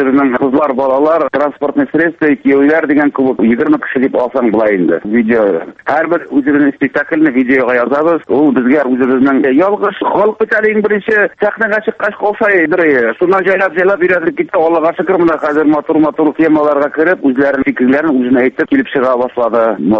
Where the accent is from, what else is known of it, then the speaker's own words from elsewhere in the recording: Kymyskaly, Bashkortostan, Russia; now in Primorsky Krai, Russia; Мин Башкортстан Республикасының Сәлетамак районынан, Кымыскалы авылыннан туып үскән